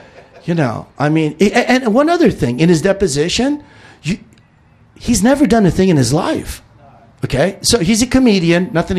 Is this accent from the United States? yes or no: yes; Los Angeles, California, United States; My brother and I, we grew up in Toluca Lake, North Hollywood, one block on the other side of Clybourne, you know, so you got Burbank on the one side and it's LA on the other.